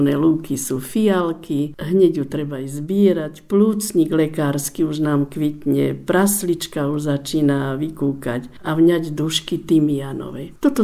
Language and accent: Slovak; Banská Bystrica, Banská Bystrica Region, Slovakia; V našom regióne, však som z Banskej Bystrice